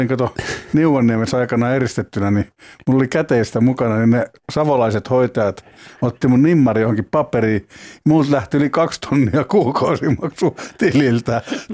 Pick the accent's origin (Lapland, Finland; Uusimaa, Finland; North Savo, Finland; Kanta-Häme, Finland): Uusimaa, Finland; Lapinjärvi; Mites meillä on yhteinen tämä Lapinjärvi? Mähän olen siellä syntynyt ja kasvanut.